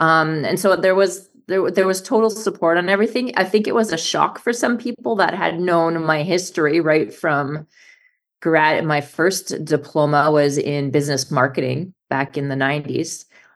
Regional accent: Winnipeg, Manitoba, Canada; when I was a teenager and I grew up in Winnipeg

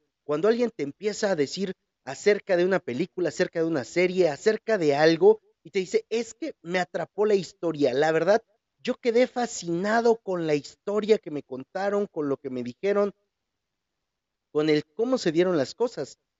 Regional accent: Huajuapan de León, Oaxaca, Mexico; de esos que pocas veces se aguantan aquí en mi pueblo, en Huajuapan de León

